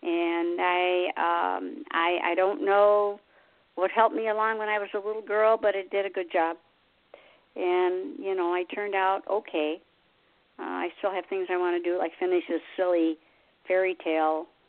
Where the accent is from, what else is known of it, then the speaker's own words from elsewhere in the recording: Michigan, United States; And I'm originally from Michigan, land of the ice and snow, I always tell everybody, like Nanook. I hated that state.